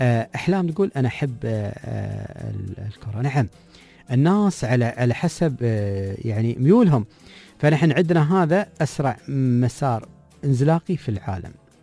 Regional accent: Ras Al Khaimah, United Arab Emirates; ونحن أهلنا من راس الخيمة، ربعنا من راس الخيمة.

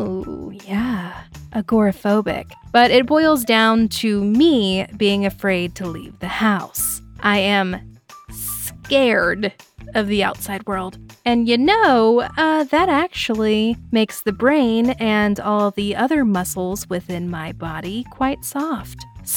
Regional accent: Bible Belt, United States; I grew up in the Bible Belt, underneath the fire and brimstone of the megachurch.

